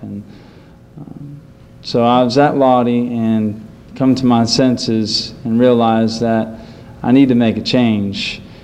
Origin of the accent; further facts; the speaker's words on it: Titusville, Florida, United States; So I've been raised in a background of no religion. I'm originally from Titusville, Florida.